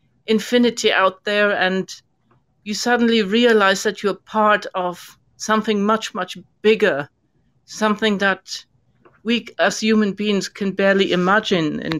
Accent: Germany; moved away as an adult; now in United Kingdom; ended up in the UK because I'm originally from Germany, and met my husband here and decided on the spur of the moment to stay in the UK to my family's distress. And here we are 30 years later

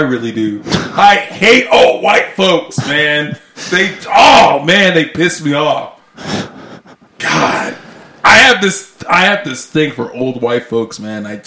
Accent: the South, United States; because, man, growing up in the South, earthquakes, volcanoes, you learn about them in the classroom, but that's the last thing you have to worry about realistically.

